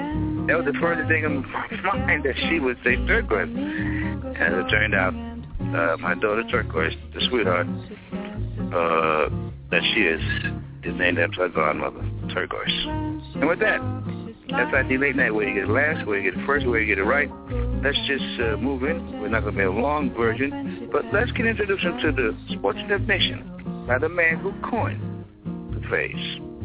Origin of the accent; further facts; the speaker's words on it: Harlem, New York, United States; And yours truly, I grew up in Harlem